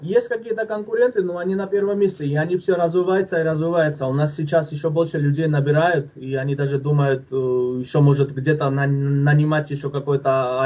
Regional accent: Georgia; now in United States; я вот грузин

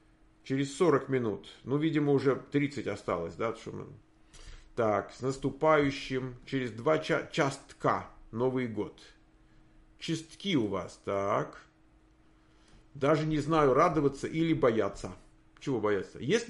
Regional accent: Moscow, Russia; А я вырос в Москве

